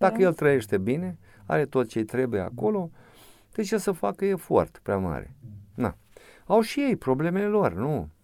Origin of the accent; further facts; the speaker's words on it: Ungureni, Botoșani County, Romania; born there; în comună unde m-am născut, la Ungurea, în Botoșani